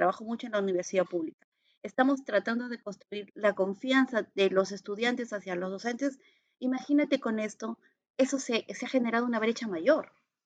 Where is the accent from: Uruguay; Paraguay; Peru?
Peru; Que era lo que nosotros como peruanos estábamos trabajando mucho, ¿no?